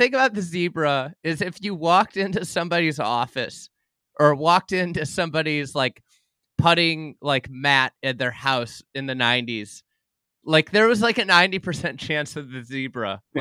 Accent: Lake Bluff, Illinois, United States; And I grew up in Lake Bluff, Illinois, north of Chicago

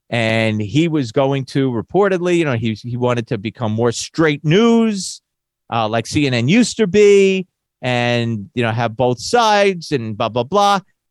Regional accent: Brooklyn, New York, United States; I'm from Brooklyn, baby. Remember that. I am.

